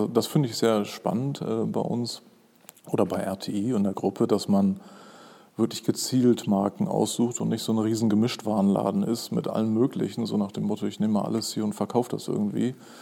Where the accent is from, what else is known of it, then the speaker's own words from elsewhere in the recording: Hamburg, Germany; ich komme aus Hamburg, bin da geboren und aufgewachsen, habe dort Maschinenbau studiert